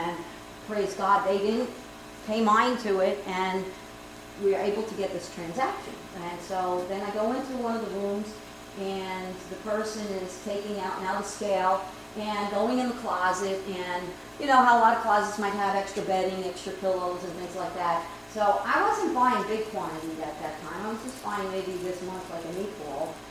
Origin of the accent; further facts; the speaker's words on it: New York, United States; accent: New York; because I have a New York accent, right? So I fit the part. I can, you know, I can talk New York. I am a New Yorker at heart.